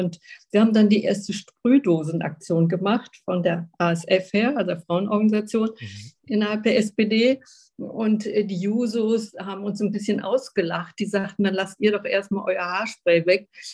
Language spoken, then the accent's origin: German; North Rhine-Westphalia, Germany; Ich komme ja aus Nordrhein-Westfalen